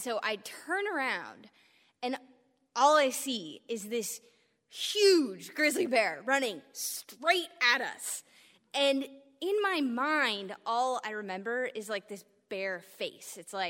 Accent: Alaska, United States; I grew up in Alaska. I'd like to think I'm fairly savvy about the outdoors.

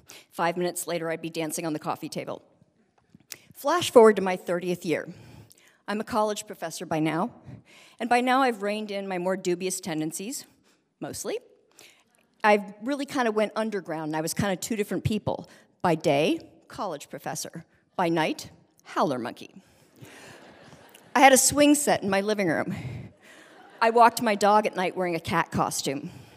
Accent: Berkeley, California, United States; born there; I was born in 1959 in Berkeley, California. And I was adopted through a state agency

